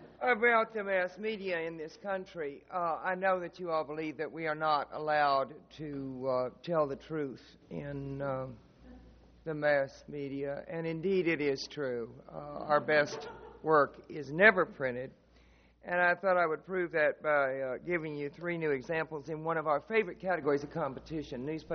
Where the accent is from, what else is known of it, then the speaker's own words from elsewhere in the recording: Texas, United States; In my home state, there is a perfectly dreadful place called Odessa, Texas.